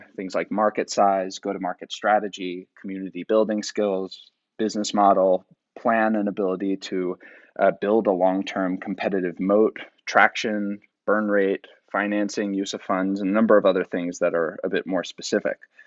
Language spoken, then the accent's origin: English; New York, United States; I felt almost obligated as a New Yorker to pick one up.